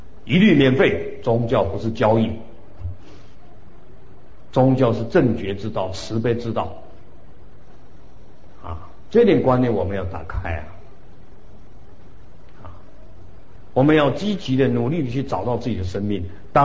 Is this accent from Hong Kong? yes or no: no; Taiwan; 我们台湾人说哎呦好苦难